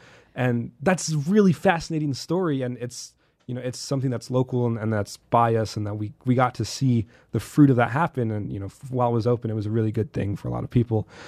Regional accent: Nebraska, United States; I am from Nebraska, and so when I came up to Sioux Falls, I'm from a really small town

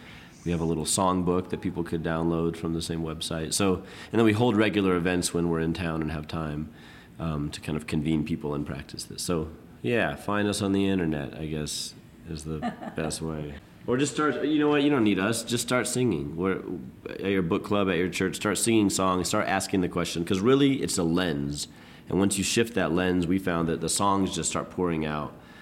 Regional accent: South Africa; South Africa, and she said, "Oh, that's so fascinating. You guys have to practice." When we have a tragedy in my hometown or something happens, we just gather to the in the center of the village and we all mourn together by singing.

